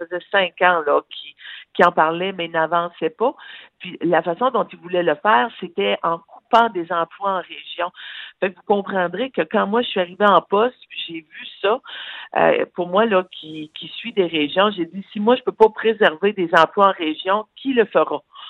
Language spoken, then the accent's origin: French; Quebec, Canada; comme je viens du Québec